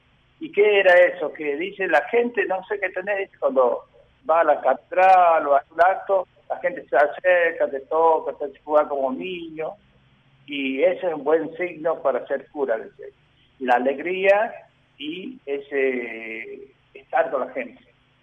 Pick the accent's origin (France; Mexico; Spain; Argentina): Argentina; Villa Quintero, Tucumán; also born or lived in Ampere; Yo nací en un pueblito que se llama Ampere, que está entre Simoca y Villa Quintero. Fui a vivir en Villa Quintero y ahí hice mi escuela primaria.